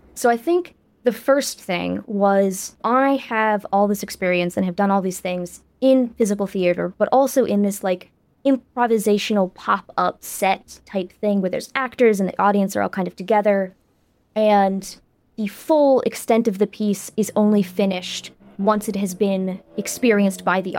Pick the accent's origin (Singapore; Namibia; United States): United States; Southern United States; now in New York City, United States; I grew up in the South, and like, I don't think you can grow up in the South without having a certain feeling about the devil.